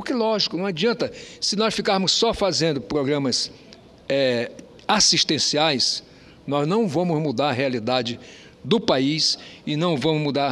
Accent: Roraima, Brazil; born there; Eu sou aliado do povo de Roraima. Eu tenho um compromisso com a terra onde eu nasci. Eu tenho um compromisso com a terra onde meus filhos nasceram.

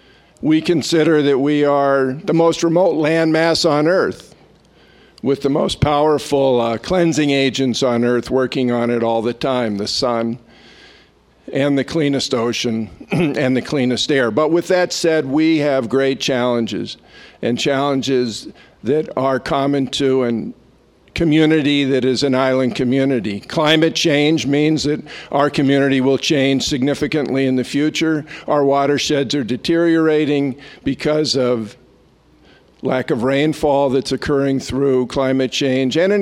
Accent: Hawaii, United States; I am from Hawaii, and I say that in part to apologize at the beginning for the enthusiasm that I might express at this moment.

